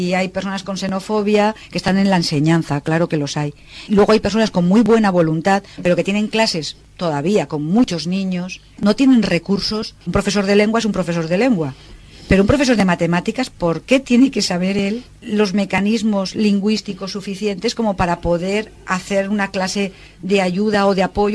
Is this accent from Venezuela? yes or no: no; Valencia, Valencian Community, Spain; Yo puedo irme a Galicia, vivir con los gallegos, pero sé que soy de Valencia y si hablar valenciano no se me olvida, pero voy a aprender gallego.